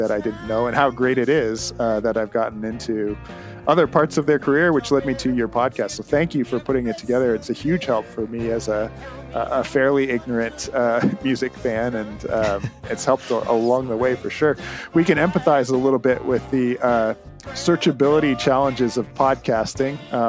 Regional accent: Canada; as a Canadian

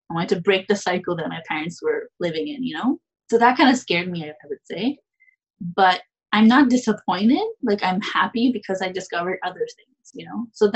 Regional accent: Canada; also born or lived in New Jersey, United States; when I was in high school, by the way, I was in New Jersey, but I'm a Canadian. So we moved there, but I was considered an international student.

